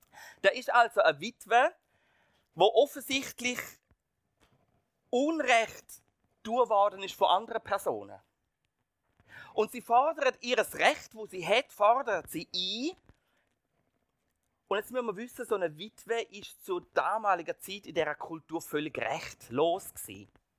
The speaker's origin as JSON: {"language": "German", "country": "Switzerland", "said": "es ist ein gutes Gefühl, als Schweizer auszureisen, aber als Schweizer auch wieder retour zu kommen."}